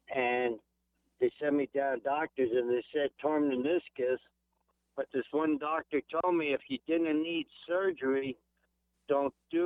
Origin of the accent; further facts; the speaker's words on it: Santa Clarita, California, United States; In the valley in Santa Clarita.